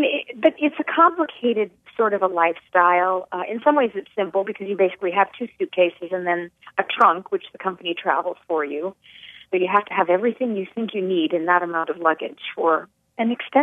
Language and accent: English; New Lisbon, Wisconsin, United States; I grew up in New Lisbon, which is a very small town, kind of west central, town of about 1,200 people.